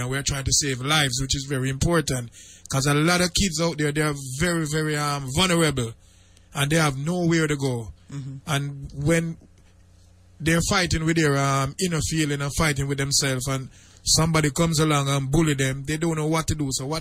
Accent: Jamaica; because now they see that as a Jamaican and as a reggae artist, we are actually standing for something now

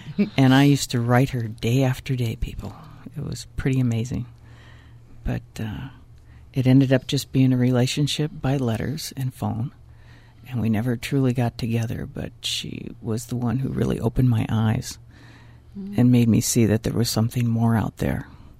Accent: Midwest, United States; I'm originally from the Midwest

